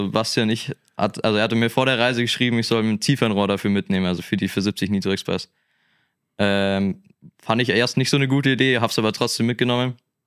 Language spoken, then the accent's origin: German; Bavaria, Germany; ich komme aus dem Süden von München